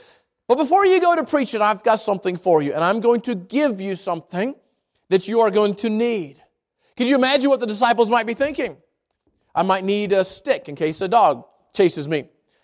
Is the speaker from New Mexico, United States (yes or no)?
yes; Albuquerque, New Mexico, United States; Some of us, I grew up here in Albuquerque. I grew up in the South Valley of Albuquerque.